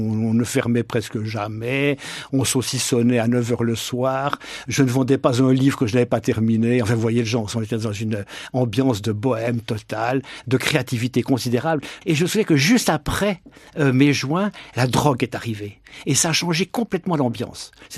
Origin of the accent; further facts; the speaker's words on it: Switzerland; je suis Suisse, la Suisse est neutre